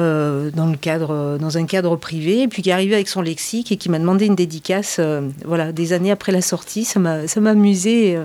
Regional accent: Auvergne-Rhône-Alpes, France; now in Montpellier, France; je suis originaire d'Auvergne et plus particulièrement de Haute-Loire. Donc j'ai essentiellement grandi dans un petit village de 300 âmes qui est un petit peu au-dessus du Puy-en-Velay. J'ai quitté le centre de la France pour venir à Montpellier

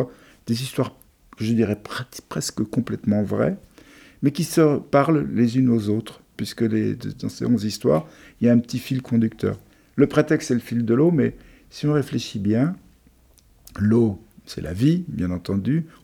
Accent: Paris, Île-de-France, France; born there; Je suis né à Paris, je vis ici dans la région depuis 35 années. J'avais un parrain suisse et une marraine espagnole aussi

